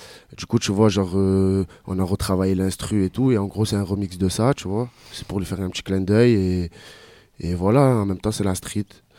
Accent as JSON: {"language": "French", "town": "Toulon", "region": "Provence-Alpes-Côte d'Azur", "country": "France", "said": "Voilà, moi, je viens de Toulon. Du coup, on a fait la route à Marseille, là, à côté."}